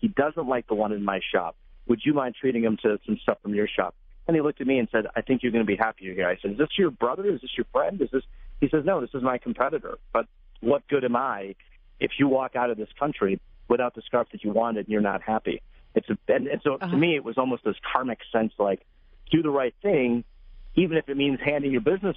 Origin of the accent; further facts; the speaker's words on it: Troy, United States; I, you know, was born and brought up in America, grew up in Troy, had been to India two other times, but I was a kid.